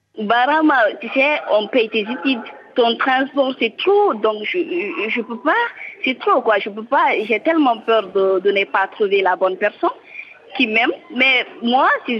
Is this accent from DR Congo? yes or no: no; Guinea; Parce que chez moi, en Guinée, il y a trop de sociétés minières.